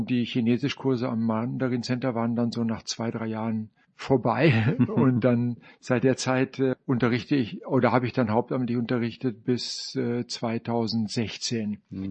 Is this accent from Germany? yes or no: yes; Münster, North Rhine-Westphalia, Germany; Ich komme aus Münster in Nordrhein-Westfalen. Ich habe dort auch studiert auf Lehramt für Grund- und Hauptschulen.